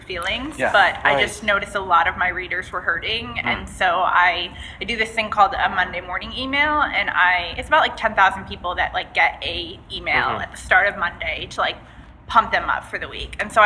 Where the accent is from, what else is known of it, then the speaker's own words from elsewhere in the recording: Connecticut, United States; now in Atlanta, United States; Thank you. I'm from Connecticut originally.